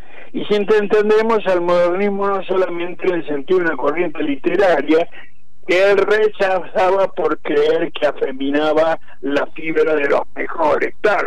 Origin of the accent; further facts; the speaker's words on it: Argentina; y yo soy argentino.